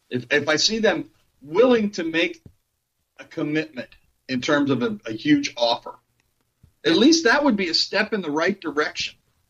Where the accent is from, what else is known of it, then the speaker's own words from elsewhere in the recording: Missouri, United States; But, I hope you're right, but I'm from Missouri. They have to show me before I'm going to believe it.